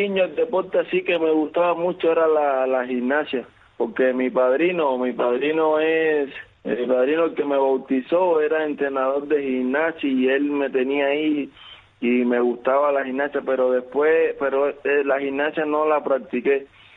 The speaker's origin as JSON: {"language": "Spanish", "town": "San Luis", "region": "Pinar del Río", "country": "Cuba", "said": "Yo soy de San Luis, de Corojo, de Rodeo, allá en Pinar del Río. El municipio de San Luis de Corojo, en el Rodeo."}